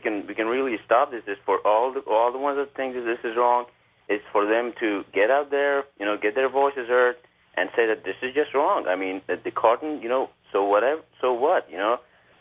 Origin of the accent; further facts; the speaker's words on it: Afghanistan; now in Baton Rouge, United States; You know, I'm from Afghanistan, and I just think this is a very crazy, you know, thing going on over there.